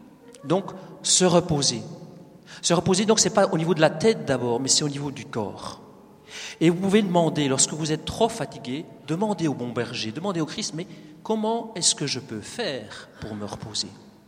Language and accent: French; Belgium; je suis belge, vous savez, hein